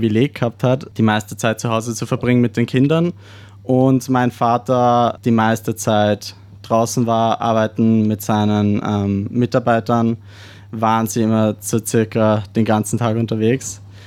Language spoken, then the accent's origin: German; Austria; also born or lived in Darwin; now in Australia; Ja, also ich bin jetzt seit 2 Monaten in Australien. Ich bin die letzten 18 Jahre in Österreich gewesen. Ich bin gebürtiger Australier, bin 1996 in Darwin auf die Welt gekommen